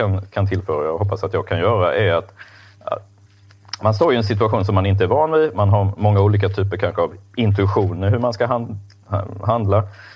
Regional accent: Småland, Sweden; Jag är uppvuxen då i Småland i Bibelbältet. Uppvuxen i en frikyrklig familj där frågor kring Gud och synd och liksom de här stora frågorna var ständigt närvarande.

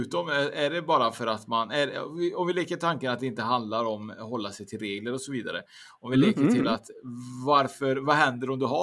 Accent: Trollhättan, Västra Götaland County, Sweden; där jag kommer från, Trollhättan då.

